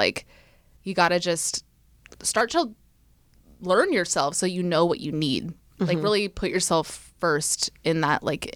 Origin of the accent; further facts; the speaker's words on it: California, United States; The first place I moved was actually San Francisco. So I grew up in the East Bay.